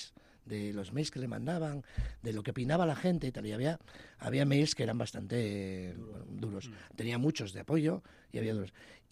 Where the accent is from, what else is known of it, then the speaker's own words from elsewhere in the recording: Asturias, Spain; debe ser que soy asturiano, tengo cara mala leche, como casi todos los asturianos